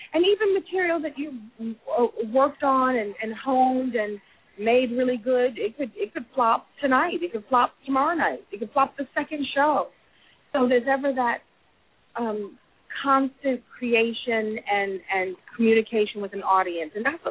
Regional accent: New York City, New York, United States; I'm from Brooklyn, New York.

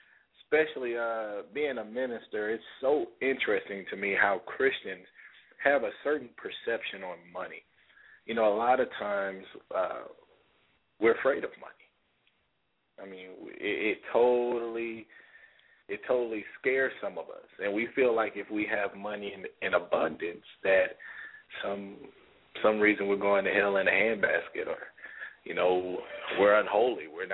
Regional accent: Houston, Texas, United States; I am originally from Houston, born and raised. Go Rockets.

